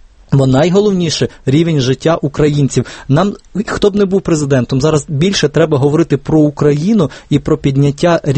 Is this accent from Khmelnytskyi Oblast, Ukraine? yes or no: no; Ternopil Oblast, Ukraine; от я з Тернопільщини, так, у багатьох селах євроремонти, євровікна.